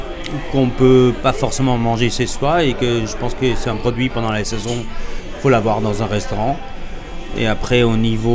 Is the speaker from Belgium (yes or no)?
yes; Belgium; c'est un plat un peu traditionnel de chez nous, en Belgique